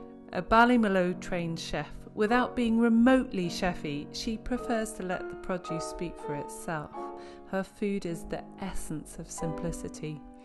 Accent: Ireland; I don't speak Gaelic, and yet because I'm Irish, people expect me to.

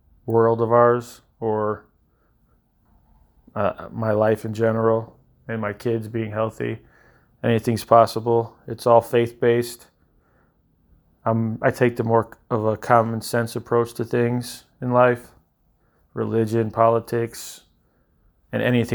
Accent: Hammond, Indiana, United States; 44 years old, born and raised in Hammond for the most part. Had my stints of living in trailer parks in Gary. But besides that, Hammond's been predominantly where I've lived and worked my whole life.

